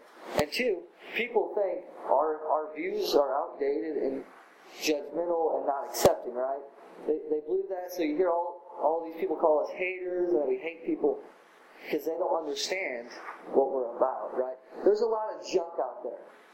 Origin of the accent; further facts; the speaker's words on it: Illinois, United States; now in Rising Sun, United States; I'm not originally from there. I moved there about a year and a half ago. I'm from Illinois by Chicago.